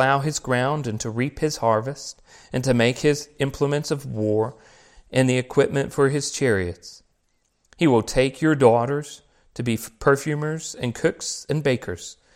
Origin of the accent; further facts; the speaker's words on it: Australia; Now, I think maybe Americans might understand this a little bit better than me as an Australian. I still have a queen.